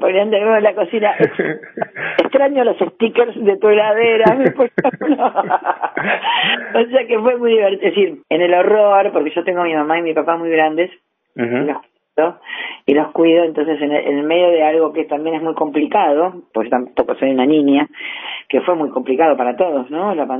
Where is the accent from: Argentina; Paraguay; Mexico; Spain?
Argentina; Ramos Mejía, Buenos Aires Province; yo los vi en el Estudiantil Porteño de Ramos Mejía, que es el lugar de donde soy. Donde me crié, donde fui al colegio, todo, que es el oeste de Gran Buenos Aires, digamos.